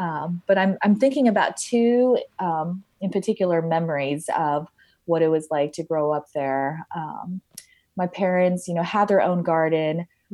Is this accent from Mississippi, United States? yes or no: no; Colorado Springs, Colorado, United States; also born or lived in Denver; So I'm a Colorado girl at heart. I grew up in Colorado Springs. My family moved to Denver for a couple of years and we moved back to Colorado Springs.